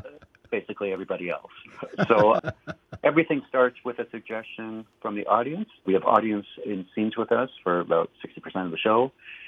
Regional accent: Canada; he was not my president, being Canadian, and also I'm liberal

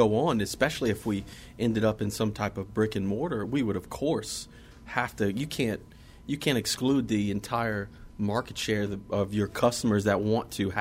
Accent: Louisiana, United States; growing up in South Louisiana

